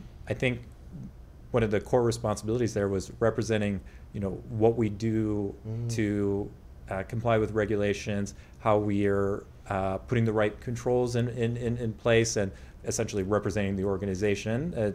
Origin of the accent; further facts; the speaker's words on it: Buffalo, New York, United States; moved away as an adult; now in Dubai, United Arab Emirates; growing up in Buffalo, you know, traveling to Dubai, people thought this was like unheard of. And now to live there, it's something I'm super proud of.